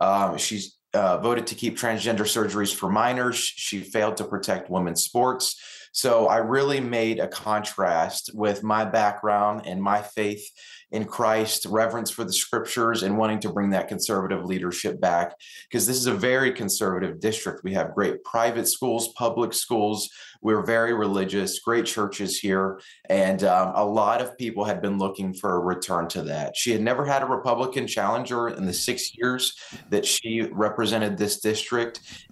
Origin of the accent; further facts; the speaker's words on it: Kentucky, United States; I was born and raised here in Northern Kentucky.